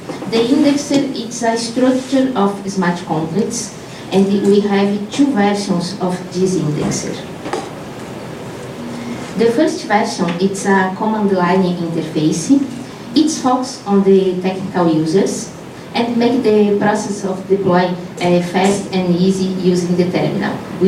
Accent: Brazil; English is a second language; A little about me, I'm from Brazil

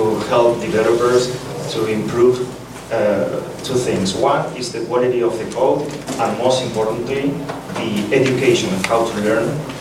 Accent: Argentina; English is a second language; from Argentina.

